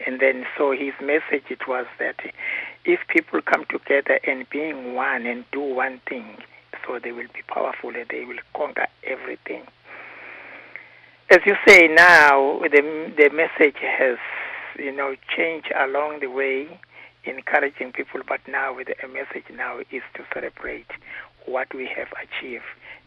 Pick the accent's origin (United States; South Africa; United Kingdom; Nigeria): South Africa; Ladysmith, KwaZulu-Natal; born there; because I was born in Ladysmith, so when I went to Durban in 1964, in 1965